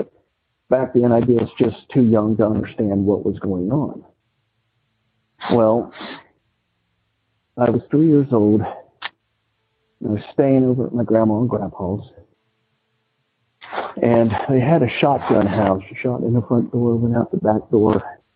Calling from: Cincinnati, Ohio, United States; I'm calling from Cincinnati, Ohio.

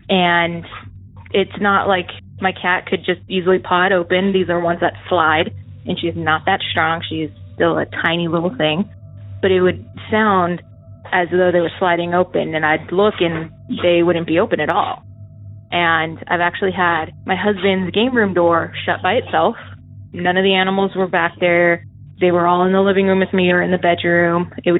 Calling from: Arizona, United States; I'm calling from Arizona.

